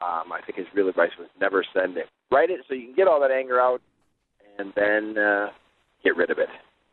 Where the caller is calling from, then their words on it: Delavan, Wisconsin, United States; I'm calling from Delavan, Wisconsin.